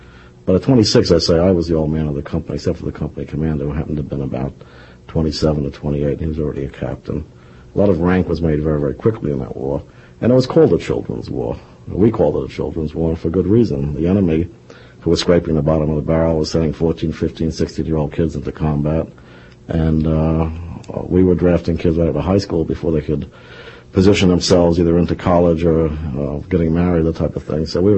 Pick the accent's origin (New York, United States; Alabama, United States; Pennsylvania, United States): New York, United States; Yes, I was born in New York City and moved to Long Island with my parents at a very early age.